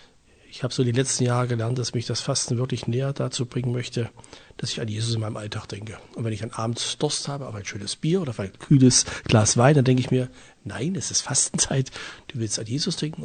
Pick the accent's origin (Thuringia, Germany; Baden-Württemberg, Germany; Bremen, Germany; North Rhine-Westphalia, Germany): Thuringia, Germany; Ich bin hier in der Nähe von Erfurt groß geworden